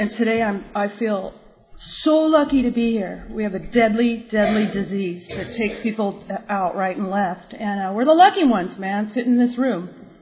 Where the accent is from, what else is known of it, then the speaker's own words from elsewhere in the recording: Laguna Beach, California, United States; I grew up in the rough streets of Laguna Beach. I grew up in Laguna Beach in the 60s and 70s.